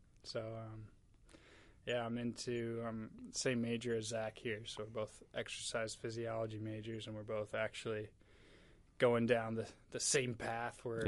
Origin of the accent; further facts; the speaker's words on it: Madison, Wisconsin, United States; I'm from Madison, Wisconsin, so just about an hour and a half away.